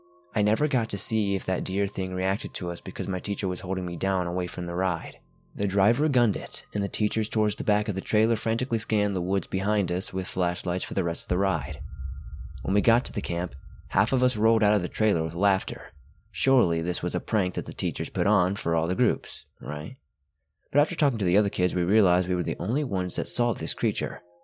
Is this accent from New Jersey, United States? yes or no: yes; New Jersey, United States; So I grew up in South Jersey, very close to the Pine Barrens.